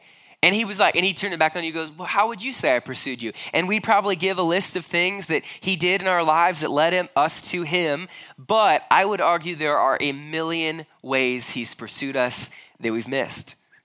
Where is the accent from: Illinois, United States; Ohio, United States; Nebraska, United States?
Nebraska, United States; We're both from Nebraska, ended up having to fly to South Africa to meet each other.